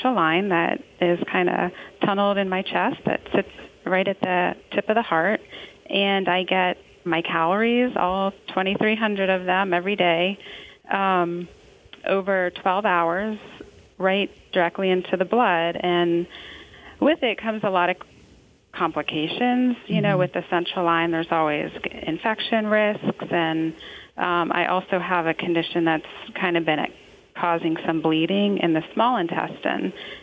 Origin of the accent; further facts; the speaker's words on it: Virginia, United States; So I grew up here in Virginia for the most part